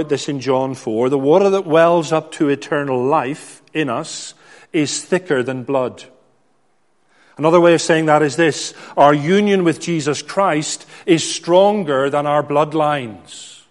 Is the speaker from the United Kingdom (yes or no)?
yes; Belfast, Northern Ireland, United Kingdom; I grew up in Belfast, Northern Ireland. And sometimes you absorb things that aren't very helpful.